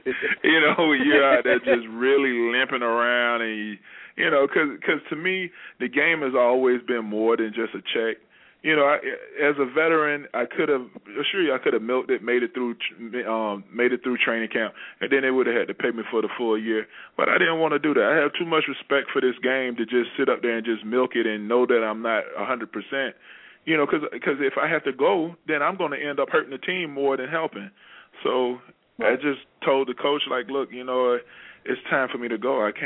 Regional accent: Florida, United States; You know, even though I'm originally from Florida, you know, I consider myself a tri-state area, you know, resident.

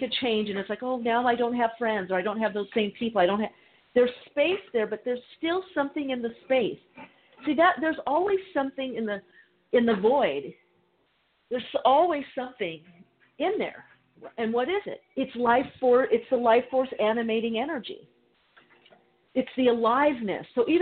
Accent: California, United States; I was in New York and Chicago, and of course I grew up in California by the beach, so I wasn't used to that energy.

